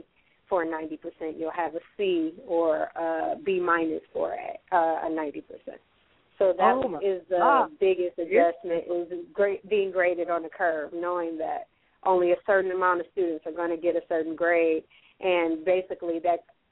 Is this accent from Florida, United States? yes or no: no; Detroit, Michigan, United States; now in Chicago, United States; I am a 2L at Loyola University Chicago School of Law. I'm from Detroit, Michigan.